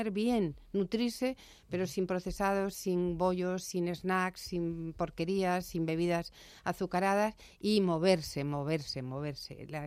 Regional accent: Alicante, Valencian Community, Spain; como yo soy alicantina

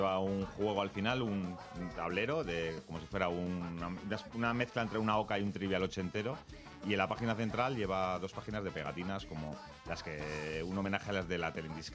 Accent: Bilbao, Basque Country, Spain; Nosotros somos de Bilbao y esperamos que toque en Bilbao también.

